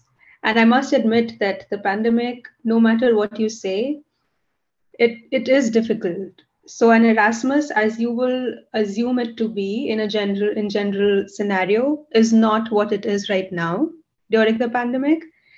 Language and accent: English; India; because I come from India, I've done a bit of research in Delhi itself.